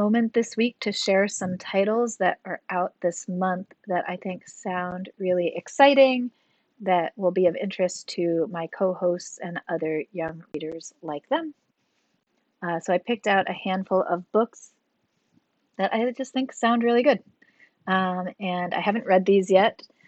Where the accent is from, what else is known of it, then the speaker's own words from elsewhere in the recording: Hudson, New York, United States; I'm the director of the Hudson Area Library, and I'm from Hudson, New York.